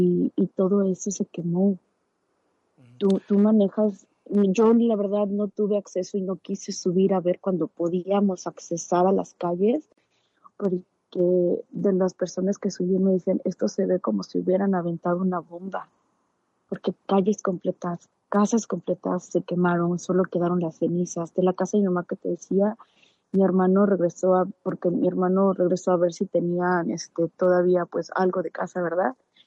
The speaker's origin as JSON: {"language": "Spanish", "country": "Mexico", "lives_now": "United States", "said": "porque yo como tal pues soy mexicana"}